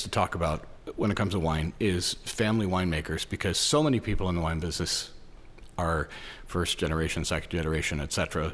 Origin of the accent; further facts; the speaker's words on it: Ohio, United States; I'm back in my home state of Ohio.